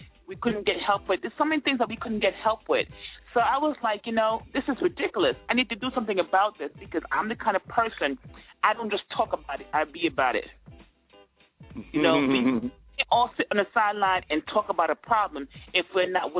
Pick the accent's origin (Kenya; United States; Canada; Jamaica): Jamaica; I remember we was a low-income family. We came from Jamaica.